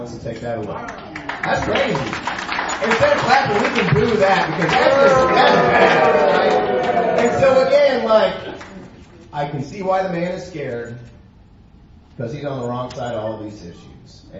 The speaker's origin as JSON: {"language": "English", "region": "Missouri", "country": "United States", "tie": "born or raised there", "said": "I learned Missourians can make our own decisions when I was a kid growing up in Mid-Missouri."}